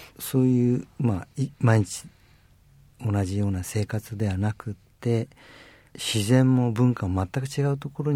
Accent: Tokyo, Japan; 東京生まれで東京育ちで東京の下町の一番東京で一番ゴミゴミした人口密度が高いところで生まれたんですけども

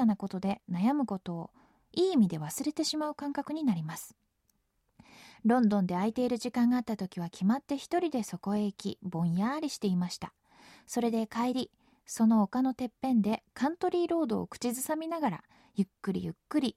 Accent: Tokyo, Japan; やっぱ私自身は東京生まれ東京育ちなので、田んぼに囲まれた道を散歩するっていう経験がそんなにたくさんはないんですけれども

